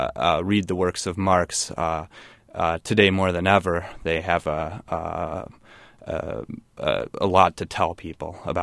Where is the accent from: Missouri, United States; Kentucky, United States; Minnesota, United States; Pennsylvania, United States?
Minnesota, United States; also born or lived in Iowa; now in Champaign, United States; I was born in Iowa and raised in Minnesota and came to Champaign, Illinois about 6 years ago now to study history as a graduate student.